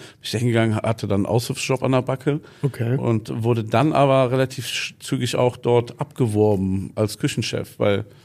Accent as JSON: {"language": "German", "town": "Wuppertal", "region": "North Rhine-Westphalia", "country": "Germany", "tie": "born there", "said": "Also gebürtig komme ich aus Wuppertal."}